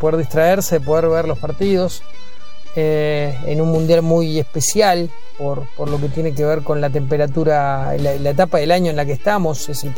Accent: Argentina; los problemas que habitualmente atravesamos como argentinos

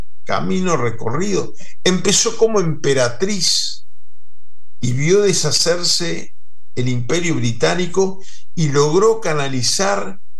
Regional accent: Uruguay; yo porque soy uruguayo y, bueno, con un poco de picardía miro esas cosas

